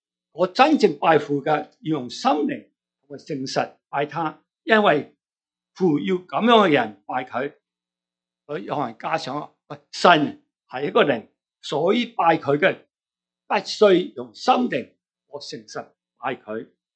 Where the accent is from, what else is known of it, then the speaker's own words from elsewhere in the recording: China; 我哋中国人